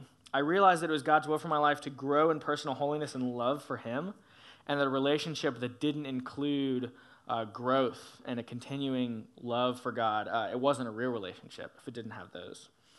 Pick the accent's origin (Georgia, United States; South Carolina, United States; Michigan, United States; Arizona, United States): Georgia, United States; Atlanta; now in Dallas, United States; So I'm from Atlanta, but I moved here to Dallas this summer because I just heard so much great stuff about this church from some friends of mine at school